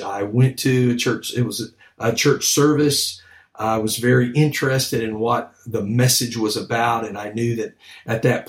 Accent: Houston, Texas, United States; I grew up in Houston.

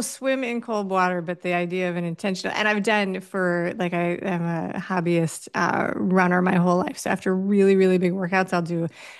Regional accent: New York City, New York, United States; I did. I grew up on the Upper West Side.

